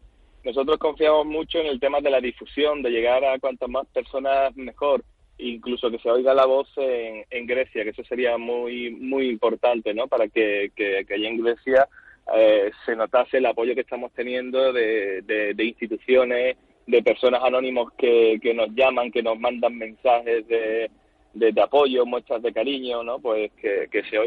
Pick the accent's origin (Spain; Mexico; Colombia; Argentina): Spain; como españoles que vamos a ser juzgados, en este caso funcionarios